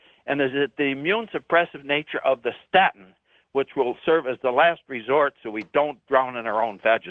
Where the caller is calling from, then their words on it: Minneapolis, Minnesota, United States; I'm calling from Minneapolis